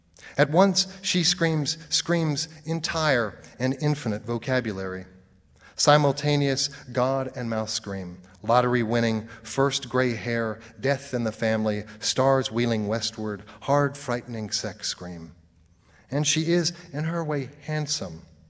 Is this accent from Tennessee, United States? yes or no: yes; Murfreesboro, Tennessee, United States; Yeah, I grew up in Tennessee mostly, outside of Nashville, in a little town called Murfreesboro, and I'm happy to be back in a place where I can say, you all know what the phrase good people means.